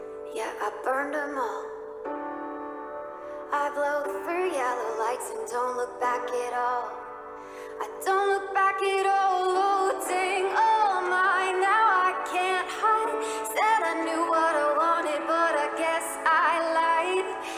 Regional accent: Zanesville, Ohio, United States; I'm from Zanesville, Ohio.

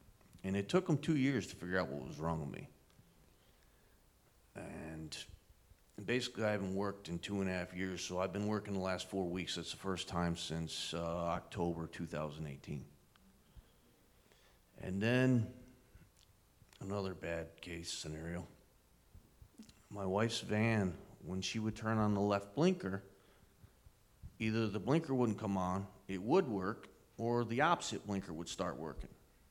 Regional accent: Walton, United States; So I was born and raised here in Walton. I grew up about a block from the fairgrounds on Marvin Avenue. I played football here at Walton.

